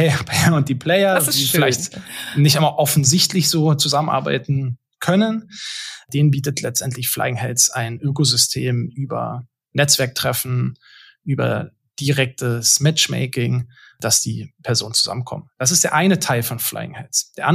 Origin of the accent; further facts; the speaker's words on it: Berlin, Germany; born there; geboren in Berlin.